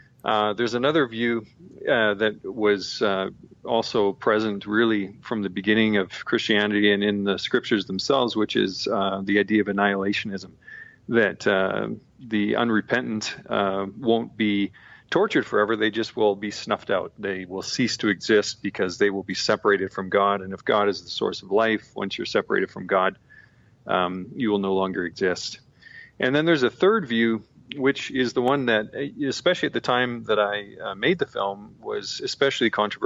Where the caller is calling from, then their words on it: Kimberley, British Columbia, Canada; I'm in a little town called Kimberley, British Columbia, and I'm actually looking out the window at the ski hill that dominates the town.